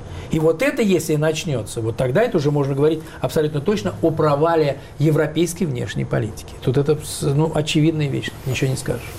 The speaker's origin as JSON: {"language": "Russian", "country": "Belarus", "said": "Я белорус, так сказать, вся семья оттуда у меня пришла. Половина поляки, белорусы."}